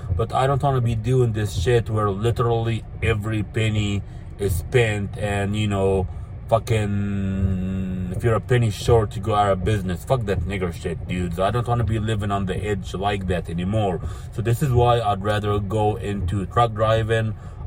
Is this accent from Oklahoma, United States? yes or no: no; Florida, United States; now in Asheville, United States; You know, I'm from Florida. I'm not used to this mountain life. So I guess here in Asheville, because it's 2,200 feet up in the mountains